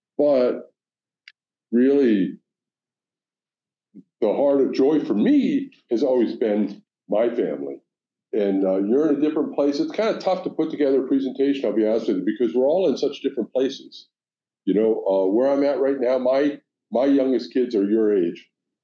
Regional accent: Mississippi, United States; also born or lived in Midwest, United States; I was born in the Midwest. I grew up in the South, Mississippi.

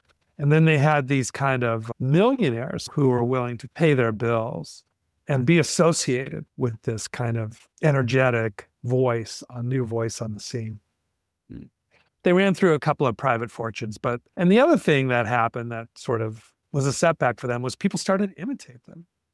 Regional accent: California, United States; I was shocked that I'd never heard about growing up in California and being interested in its history

